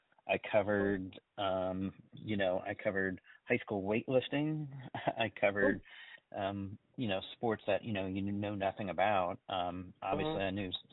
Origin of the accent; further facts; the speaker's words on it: Indianapolis, Indiana, United States; I grew up in Indianapolis, so I knew something about racing.